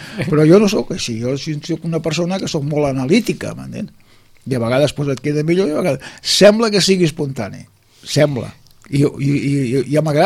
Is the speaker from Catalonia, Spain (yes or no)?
yes; Barcelona, Catalonia, Spain; ell és de Sants, jo sóc de Sants